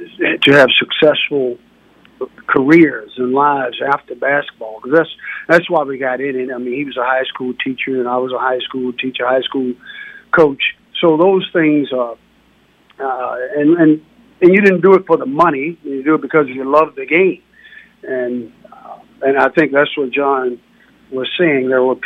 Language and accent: English; Maryland, United States; I'm from Southern Maryland